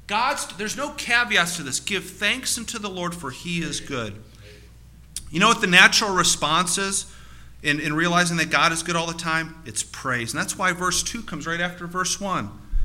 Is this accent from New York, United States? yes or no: no; Cleveland, Ohio, United States; You know, we're from Cleveland, and so are there closet Cleveland Browns fans?